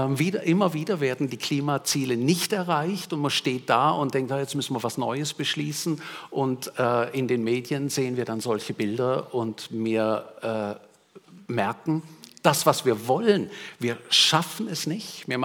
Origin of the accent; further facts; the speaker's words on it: Germany; moved away; Oder wenn ich in mein Heimatland nach Deutschland schaue